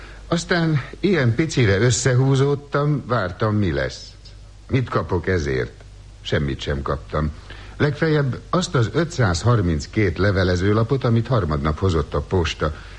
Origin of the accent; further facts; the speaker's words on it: Szeged, Csongrád-Csanád, Hungary; born there; 1916-ban, sajnos elég régen születtem Szegeden. Azért Szegeden, mert az édesanyám is, édesapám is színész volt, és akkor éppen a Szegedi Színháznál voltak szerződésben.